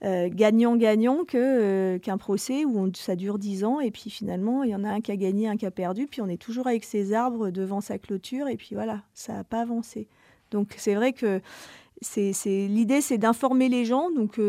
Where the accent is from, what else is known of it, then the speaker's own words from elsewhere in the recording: Grenoble, Auvergne-Rhône-Alpes, France; Moi, en fait, je suis rattachée à Grenoble parce que je viens de Grenoble. Enfin, ça fait quelques années que je suis là, mais maintenant j'habite ici.